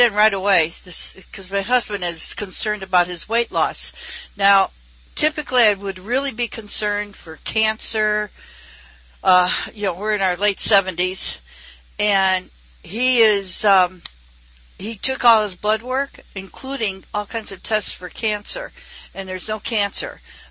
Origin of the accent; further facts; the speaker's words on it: San Diego, California, United States; We're from San Diego originally.